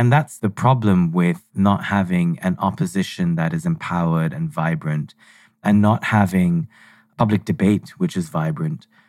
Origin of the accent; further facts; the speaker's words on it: India; because I grew up in India